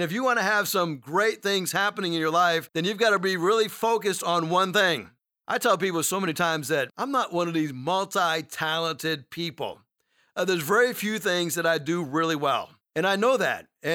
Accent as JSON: {"language": "English", "region": "Massachusetts", "country": "United States", "tie": "born or raised there", "said": "those of you who know me know that I was raised in New England, and in Massachusetts, we get a lot of snow in the wintertime."}